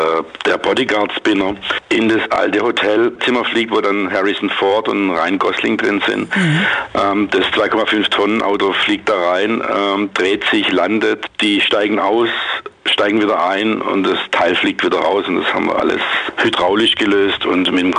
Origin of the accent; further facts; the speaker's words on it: Schwäbisch Hall, Baden-Württemberg, Germany; Im Moment steht er bei mir in Schwäbisch Hall, in meiner Heimatstadt